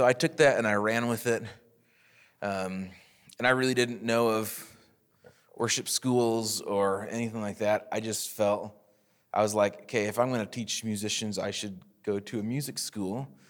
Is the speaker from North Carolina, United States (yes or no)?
no; Worthington, Minnesota, United States; now in Sioux Falls, United States; I would consider myself from Sioux Falls now. I was originally from Worthington, Minnesota. It's not too far from Sioux Falls.